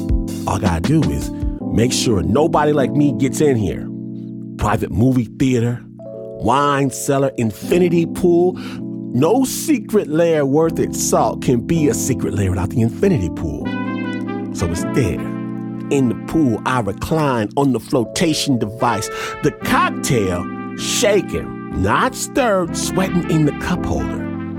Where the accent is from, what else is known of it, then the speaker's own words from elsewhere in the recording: Michigan, United States; I'm from Michigan. I know foxes don't fly.